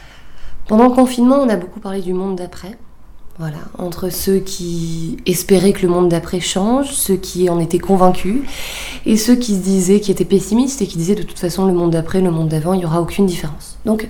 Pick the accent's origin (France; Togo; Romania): France; Lille, Hauts-de-France; On vient de Lille